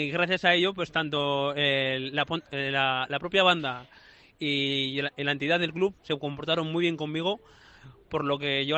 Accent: Chile; born there; also born or lived in Tarazona; Mi corazón está en Tarazona, en la provincia de Zaragoza, donde es Paco Martínez Soria. Yo soy natural de Chile

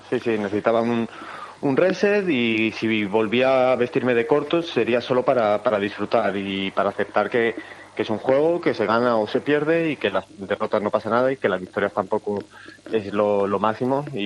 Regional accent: Madrid, Community of Madrid, Spain; now in Menorca, Spain; Bueno, yo vengo de Madrid, es otro nivel, de otro ritmo de vida.

